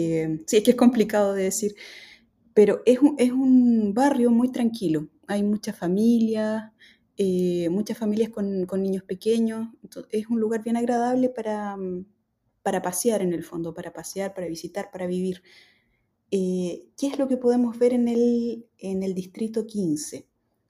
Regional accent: Chile; now in Paris, France; Sí, soy chilena.

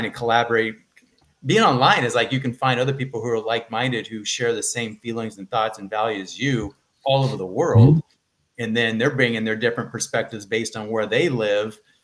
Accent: California, United States; I lived through very many of them here growing up in Southern California.

